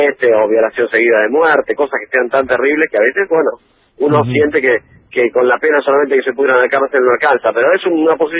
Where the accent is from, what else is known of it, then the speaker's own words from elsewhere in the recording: La Plata, Buenos Aires Province, Argentina; Yo soy de La Plata, tengo algún vínculo